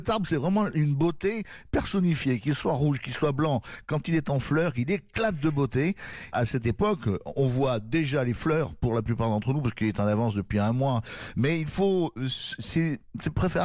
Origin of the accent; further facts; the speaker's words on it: Mazamet, Occitanie, France; born there; Voilà, donc je suis né à Mazamé